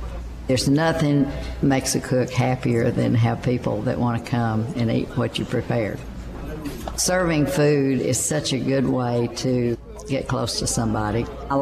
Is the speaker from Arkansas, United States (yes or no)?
yes; Benton, Arkansas, United States; I'm from Benton, Arkansas.